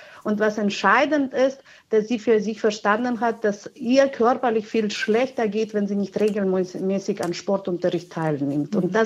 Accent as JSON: {"language": "German", "country": "Georgia", "lives_now": "Germany", "said": "Ich komme aus Georgien ursprünglich."}